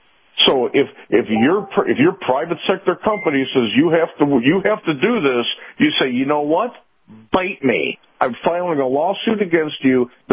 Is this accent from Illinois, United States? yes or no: yes; Chicago, Illinois, United States; I grew up in Chicago.